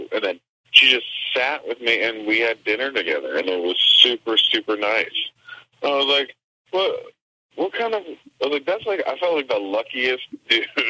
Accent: Mississauga, Ontario, Canada; Like, I was born in Mississauga and lived there as a kid.

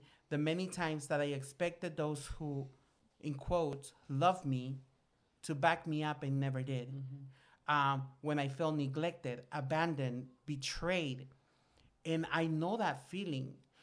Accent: Guatemala; I am from Guatemala, and that's deep south, bitch. But I am not from that type of south.

